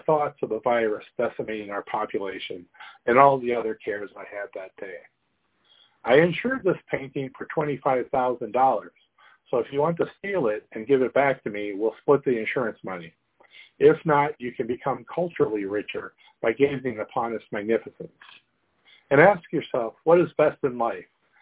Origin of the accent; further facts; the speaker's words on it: Dubuque, Iowa, United States; born there; Because I was born in Dubuque, one could say I'm an Aboriginal Dubuquer.